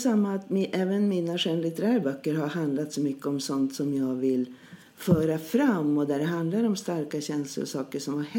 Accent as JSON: {"language": "Swedish", "town": "Härnösand", "region": "Västernorrland County", "country": "Sweden", "lives_now": "Stockholm, Sweden", "said": "Jag kommer ursprungligen ifrån Härnösand, från Norrland, men bor i Stockholm numera."}